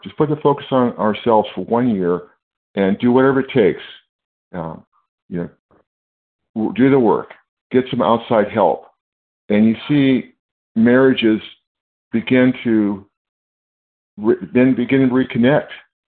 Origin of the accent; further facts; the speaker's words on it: California, United States; I'm from California.